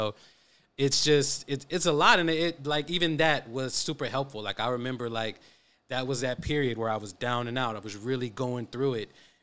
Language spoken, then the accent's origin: English; Oakland, California, United States; I'm from East Oakland, so, you know.